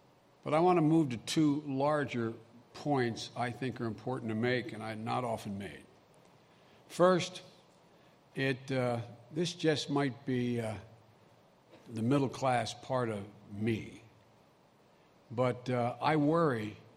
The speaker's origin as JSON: {"language": "English", "town": "Scranton", "region": "Pennsylvania", "country": "United States", "tie": "born or raised there", "said": "Irish Catholic soldiers coming back from my hometown of Scranton, Pennsylvania, could all of a sudden they could go to Harvard."}